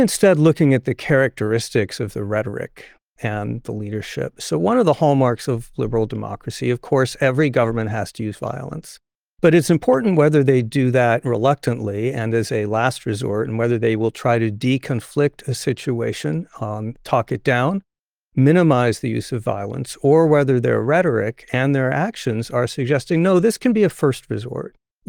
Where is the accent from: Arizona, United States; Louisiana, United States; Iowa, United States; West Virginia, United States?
Arizona, United States; I grew up in Arizona, which was a strong NRA state